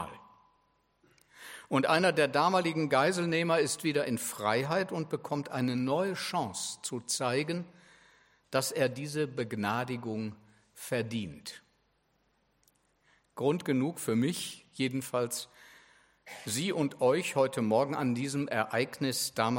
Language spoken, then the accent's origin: German; Bottrop, North Rhine-Westphalia, Germany; Meine Heimatstadt ist Bottrop, die meiner Frau auch. Bottrop liegt bei Essen.